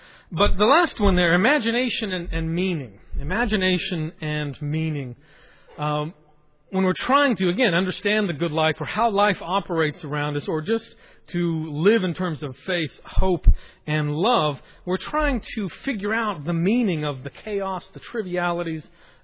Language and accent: English; United States; And being an American, it's hard for me to engage